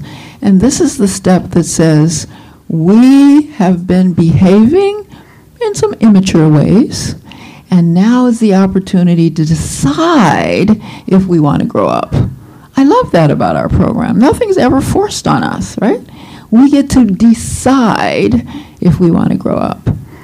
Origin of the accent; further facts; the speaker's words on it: Albuquerque, New Mexico, United States; So I am from Albuquerque, New Mexico, and I have been in CHEL since 2002.